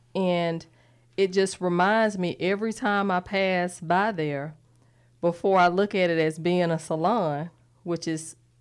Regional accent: Belvedere Park, Georgia, United States; I was raised in Belvedere Park.

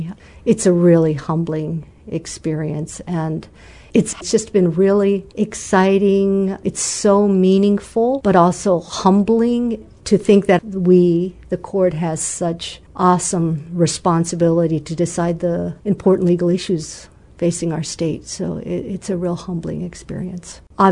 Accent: Japan; I'm originally from Japan. I'm a U.S. citizen, and I attended DOD schools overseas.

